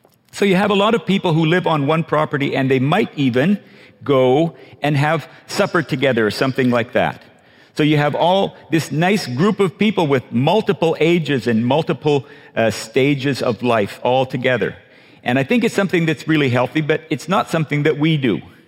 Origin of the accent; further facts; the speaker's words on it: Cambodia; So I grew up in Cambodia from when I was 3 years old. So nothing surprises me about Cambodia anymore.